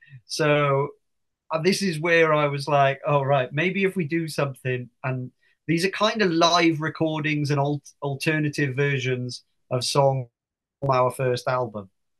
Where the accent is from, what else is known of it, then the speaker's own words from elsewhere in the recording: United Kingdom; I'm British.